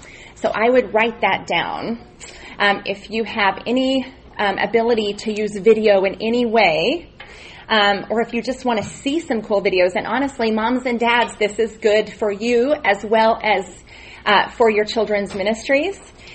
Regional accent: Albuquerque, New Mexico, United States; from Albuquerque, New Mexico.

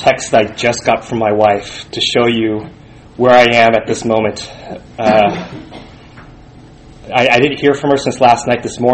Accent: San Francisco, California, United States; born there; also born or lived in Korea; I also decided, I was born in San Francisco, I wanted to learn the Korean language.

